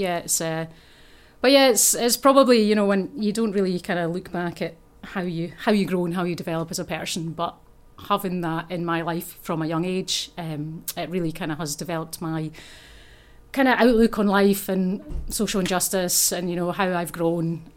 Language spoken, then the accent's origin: English; Scotland, United Kingdom; also born or lived in England; I'm Scottish anyway. I was born in Scotland, lived there most of my life. I have been... In and out of England, different places as well. But, you know, I always go back to the homeland at some point.